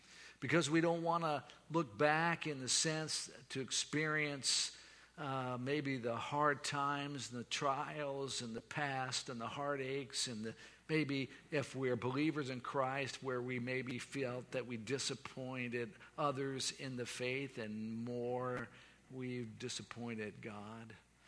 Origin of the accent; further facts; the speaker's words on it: Florida, United States; born there; If you're Southern, like I'm Southern, I'm kind of, my parents were Wisconsinites, but I was born in Florida, so I'm Southern.